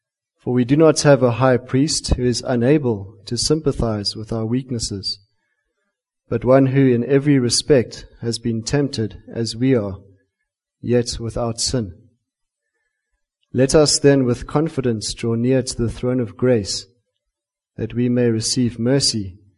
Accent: Western Cape, South Africa; And I'm from the Cape originally.

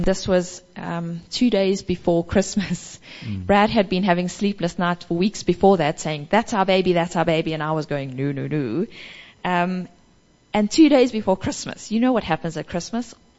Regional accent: South Africa; now in Papua New Guinea; We're sitting in Papua New Guinea, but we're South African citizens.

